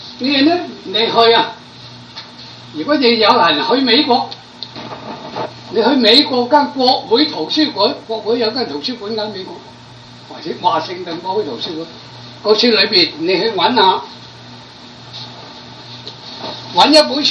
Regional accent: Guangdong, China; 然後我哋個廣東人啊

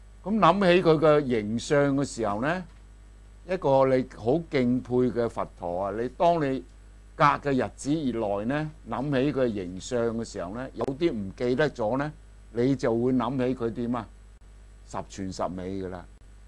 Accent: Guangdong, China

